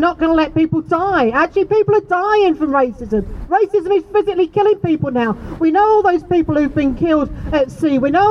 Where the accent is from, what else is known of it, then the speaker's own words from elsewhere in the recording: Sheffield, Yorkshire and the Humber, United Kingdom; I'm from Sheffield, but, you know, I'm here from up the way.